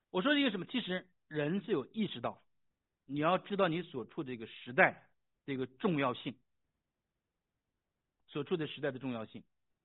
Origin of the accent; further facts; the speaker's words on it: China; 我们都是从这个中国大陆来的，是吧？